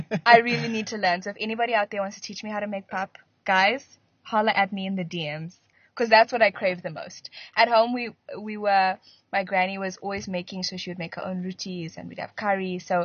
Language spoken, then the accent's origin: English; Bulawayo, Zimbabwe; I grew up in Baloyas, and in Baloyas they speak Ndebele.